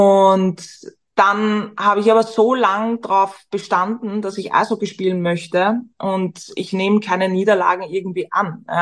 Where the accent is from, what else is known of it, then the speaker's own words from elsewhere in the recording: Vienna, Austria; Ich bin Singer-Songwriterin, also auch Digital Creatorin, Veranstalterin aus Wien.